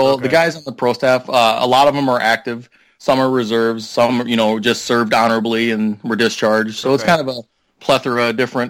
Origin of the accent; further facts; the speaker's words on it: Sussex, Wisconsin, United States; I'm from Sussex, Wisconsin.